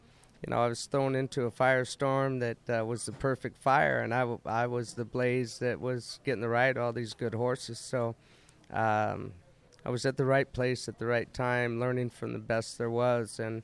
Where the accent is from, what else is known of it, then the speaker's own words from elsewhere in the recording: Boise, Idaho, United States; I was a kid from Boise, Idaho, and it lasted 3 months.